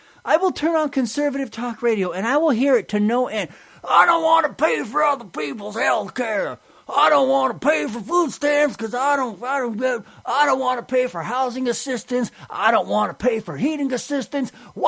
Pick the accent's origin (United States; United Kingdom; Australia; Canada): United States; San Diego, California; I grew up in San Diego, and it was emblazoned.